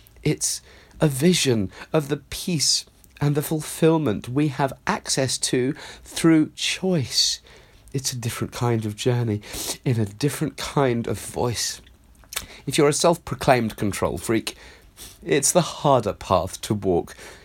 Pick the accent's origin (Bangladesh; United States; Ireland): Ireland; Is it because we're Irish Catholic?